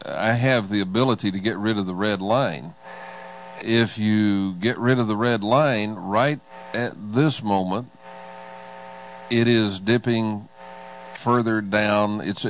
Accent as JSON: {"language": "English", "town": "Dallas", "region": "Texas", "country": "United States", "tie": "born or raised there", "said": "Well, you know, I grew up in Tornado Alley. I grew up in Dallas, Texas."}